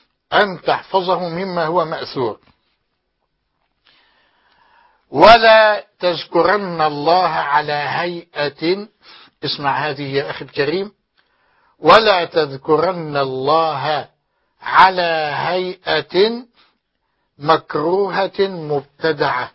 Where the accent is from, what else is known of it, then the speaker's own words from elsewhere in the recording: Egypt; فنحن المصريين أخوال إسماعيل